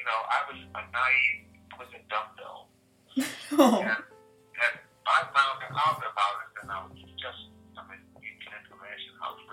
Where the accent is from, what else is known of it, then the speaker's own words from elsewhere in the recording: United States; I mean, it's my own country. I'm an American. I'll never be British.